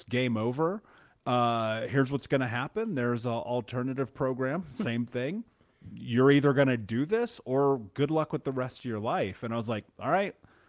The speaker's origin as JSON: {"language": "English", "region": "Indiana", "country": "United States", "tie": "born or raised there"}